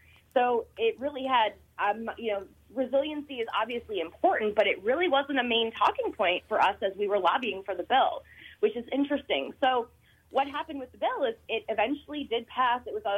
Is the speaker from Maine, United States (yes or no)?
no; Cleveland, Ohio, United States; He is my hometown city of Cleveland former mayor